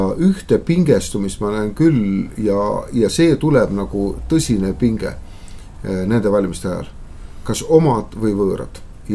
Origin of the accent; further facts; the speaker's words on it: Viljandi, Viljandi County, Estonia; mina olen Viljandi poolt pärit